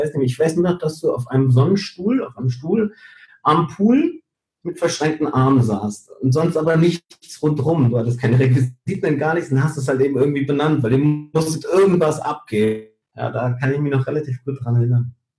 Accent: Canary Islands, Spain; moved away; Also Kanarischen Inseln, ganz klar, die Heimat. Ich komme aber ja eigentlich aus Gran Canaria. Wiederum ist aber dort der Bereich, die Gegend, wo ich aufgewachsen bin, die ist jetzt so zugebaut.

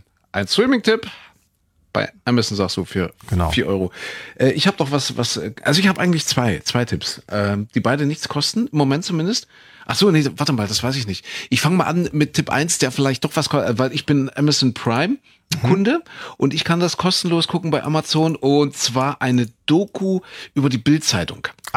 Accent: East Germany, Germany; wir so als Ossi-Kinder, alles so ein bisschen schmuddelig

